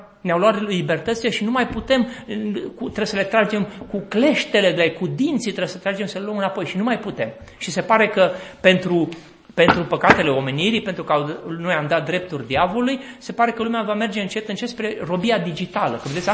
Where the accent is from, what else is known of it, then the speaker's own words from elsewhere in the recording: Cugir, Alba County, Romania; Părinții mei s-au mutat la Cugir, acolo era fabrica de armament și toată fabrica care atrăgea foarte multă lume. La Cugir erau foarte bine plătiți, părinții mei au lucrat acolo.